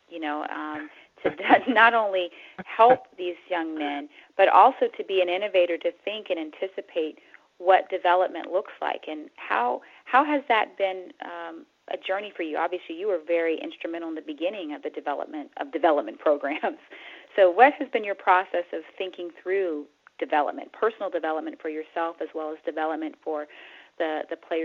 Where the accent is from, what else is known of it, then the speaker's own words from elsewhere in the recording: North Carolina, United States; You know, I'm from North Carolina.